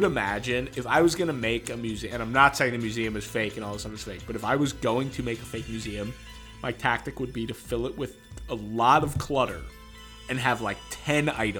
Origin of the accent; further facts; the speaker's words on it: Long Island, New York, United States; I'm from Long Island, and there are a lot of, and again, this is just urban legend shit.